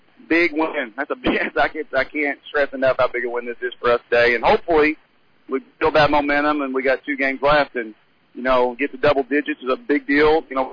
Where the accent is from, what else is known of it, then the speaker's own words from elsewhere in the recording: Norwood, Missouri, United States; I'm from Norwood, so I know what it's like to come play at Gainesville.